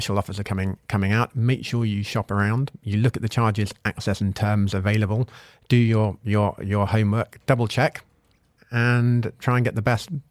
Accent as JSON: {"language": "English", "country": "United Kingdom", "said": "for me as a Brit"}